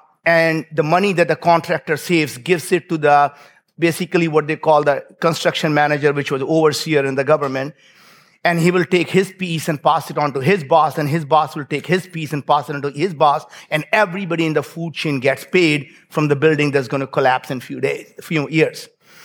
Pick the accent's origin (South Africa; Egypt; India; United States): India; I was born in India. And it, as many of you probably know that, we grew up very, very poor in India.